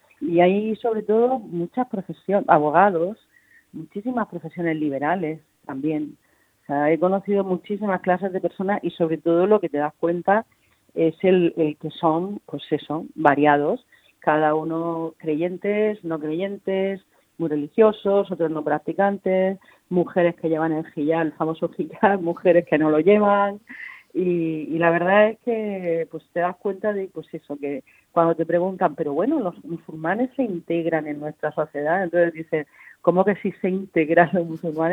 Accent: Spain; vivo aquí, soy español, nací aquí, mi madre era española, mi abuelo era español

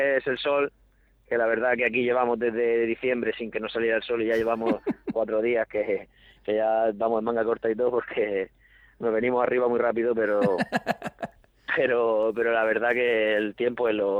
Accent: Santa Cruz, Region of Murcia, Spain; Yo soy de Santa Cruz, que está muy cerquita de Beniel

